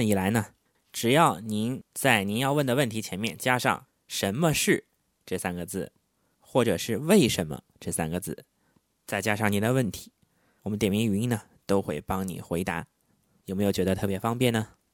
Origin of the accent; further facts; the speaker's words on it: Northeast China, China; 那么有部分的人可能知道我是东北人啊